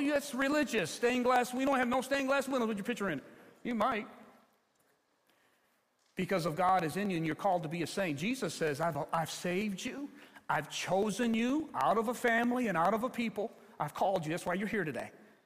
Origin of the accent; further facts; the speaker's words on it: Ecorse, Michigan, United States; My mom and dad, we had a peach tree growing up in Ecorse.